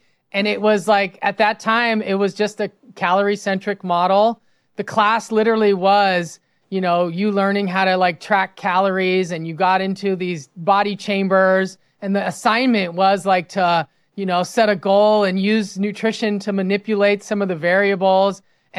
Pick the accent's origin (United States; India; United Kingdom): United States; Los Angeles, California; I'm from West LA and I did excel academically and I ended up doing my undergrad at USC.